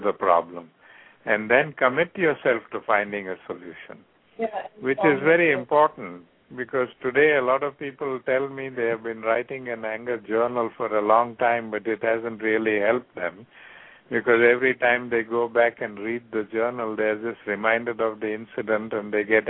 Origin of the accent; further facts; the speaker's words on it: South Africa; because I grew up in South Africa at a time when apartheid was at its worst